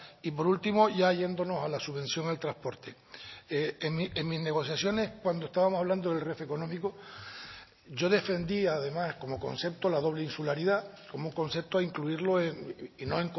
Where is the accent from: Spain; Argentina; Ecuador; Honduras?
Spain; Canary Islands; Como canarios